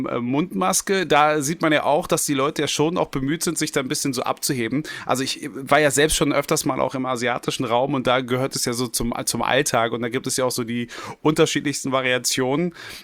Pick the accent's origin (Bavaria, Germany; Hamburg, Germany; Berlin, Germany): Berlin, Germany; born there; also ich als gebürtiger Westberliner